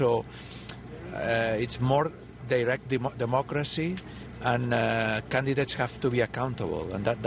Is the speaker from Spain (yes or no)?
yes; Spain; I'm from Spain.